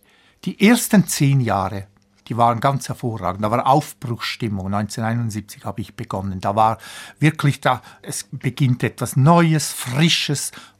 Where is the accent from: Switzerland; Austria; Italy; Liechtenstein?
Switzerland; Willisau, Lucerne; Ich bin also in Willisau aufgewachsen.